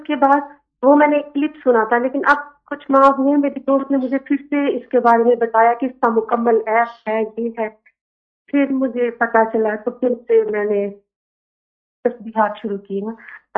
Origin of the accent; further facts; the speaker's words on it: Saharanpur, Uttar Pradesh, India; now in Rajasthan, India; वैसे तो हम सहारनपुर के रहने वाले हैं, पर राजस्थान में रहते हैं